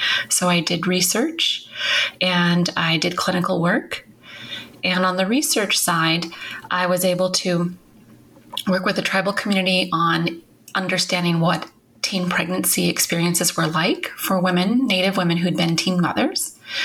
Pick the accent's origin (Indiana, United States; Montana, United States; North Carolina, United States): Montana, United States; now in Northern California, United States; I am actually from Montana. I'm a Montana native, although I live in Northern California right now. But I grew up on the Flathead Indian Reservation, and I am Salish and Kootenai.